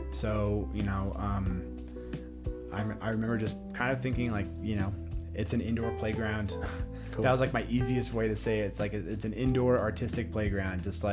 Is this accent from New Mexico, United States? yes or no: yes; Santa Fe, New Mexico, United States; I mean, I grew up here in Santa Fe.